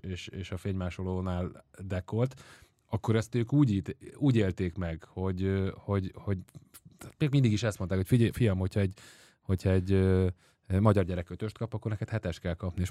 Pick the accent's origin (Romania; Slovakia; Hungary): Hungary; de én Magyarországon magyarként nőttem föl.